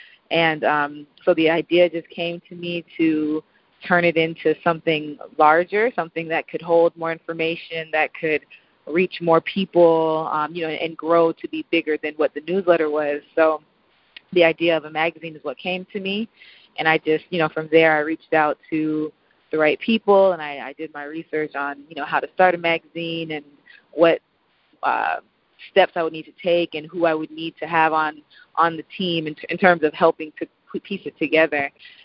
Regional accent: Florida, United States; So, yes, again … I am originally from South Florida. Attended Florida State University

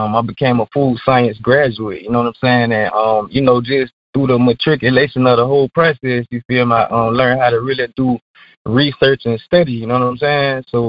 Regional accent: Jacksonville, Florida, United States; I'm from Jacksonville, Florida, where I graduated from Ed White High School back in 1999. I left Jacksonville to pursue education in Tallahassee

